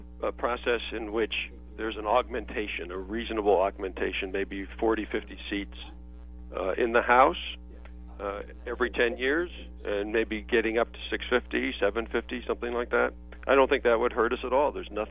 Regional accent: California, United States; And I'm from California originally, so I, you know, I appreciate that.

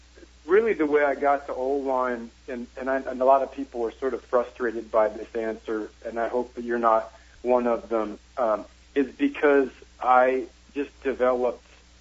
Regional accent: Chesterfield, Missouri, United States; Oh, okay. Well, I grew up in Chesterfield.

